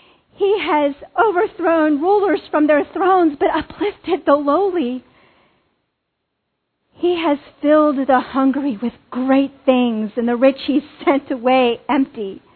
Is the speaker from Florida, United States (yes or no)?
yes; Florida, United States; moved away as an adult; now in Richmond, United States; I'm originally from Florida, and I moved after college in 1995 and met a Methodist minister who wanted to develop a theater ministry for and by his congregation.